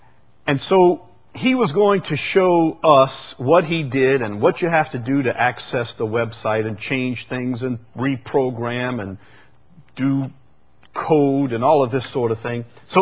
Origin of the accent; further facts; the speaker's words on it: Chalmette, Louisiana, United States; With I grew up in Chalmette. I mean, so I didn't even know what a computer was.